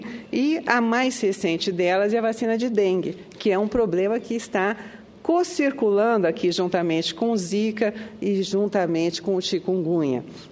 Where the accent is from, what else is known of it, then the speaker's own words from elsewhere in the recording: Brazil; mas antes disso eu sou brasileira, sou médica e fui professora da Universidade de São Paulo durante 25 anos